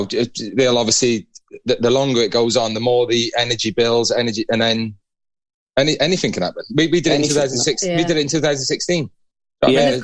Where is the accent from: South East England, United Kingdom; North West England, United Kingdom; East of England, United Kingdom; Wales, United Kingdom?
Wales, United Kingdom; I'm a Welshman, do you know what I mean?